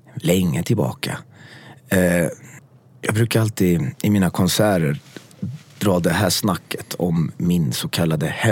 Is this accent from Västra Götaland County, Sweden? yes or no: yes; Frölunda, Västra Götaland County, Sweden; Och idag kramar jag dem med massa kärlek. Jag växte upp i Frölunda.